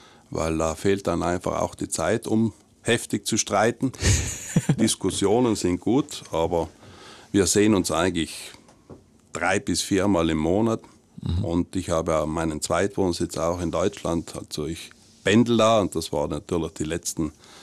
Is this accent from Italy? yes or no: yes; Trentino-Alto Adige, Italy; Wir fühlen uns in Südtirol extrem wohl und deshalb werde ich meine Heimat so gesehen auch niemals verlassen, wenn ich nicht muss.